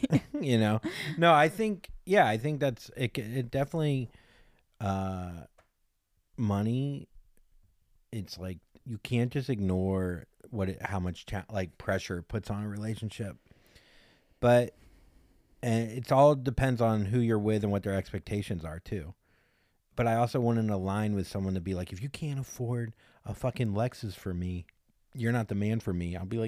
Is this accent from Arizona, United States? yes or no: no; Florida, United States; I'm from Florida.